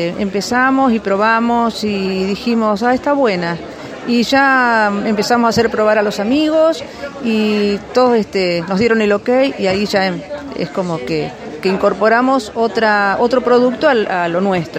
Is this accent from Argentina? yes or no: yes; Córdoba, Argentina; Somos del sur de la provincia de Córdoba